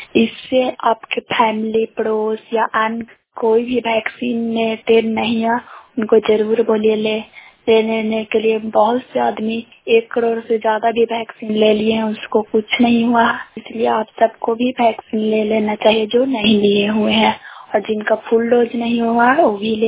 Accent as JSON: {"language": "Hindi", "region": "Bihar", "country": "India", "said": "ग्राम स्थान पंचायत स्थान प्रखंड खराबपुरा जिला नालंदा की निवासी हूँ।"}